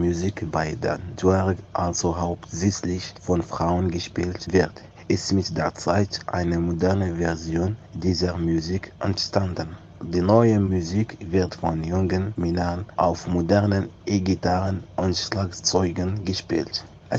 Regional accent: Algeria; Ich komme aus Algerien. Ich bin 26 Jahre alt.

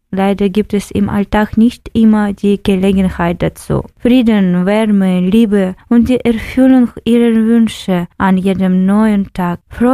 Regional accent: Mariupol, Donetsk Oblast, Ukraine; German is a second language; moved away as an adult; now in Germany; Seit fast 3 Jahren lebe ich in Deutschland, seit Beginn des Kriegs in der Ukraine. Ich komme aus Mariupol

